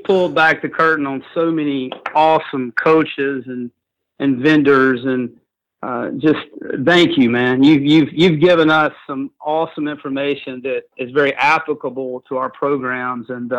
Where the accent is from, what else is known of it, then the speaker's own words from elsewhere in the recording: Columbus, Mississippi, United States; I grew up in Columbus, Mississippi, which is about 25 minutes from Starkville, in the shadows of Duty Noble and Mississippi State.